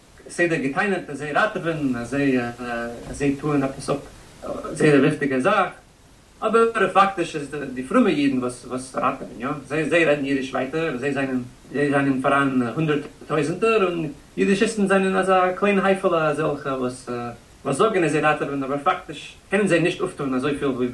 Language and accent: German; United States; born there; German is a second language; Nein, ich bin ein Amerikaner geboren, aber die Mama ist also ein halb Israelitiker.